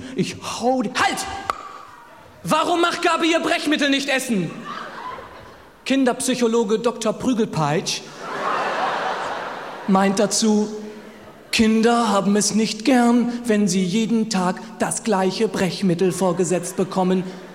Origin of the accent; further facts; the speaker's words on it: Northern Germany, Germany; Ich komme also aus dem Norden Deutschlands.